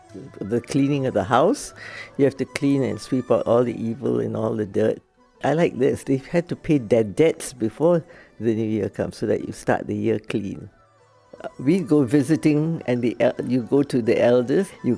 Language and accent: English; Singapore; Or else can I say, I'm from Singapore.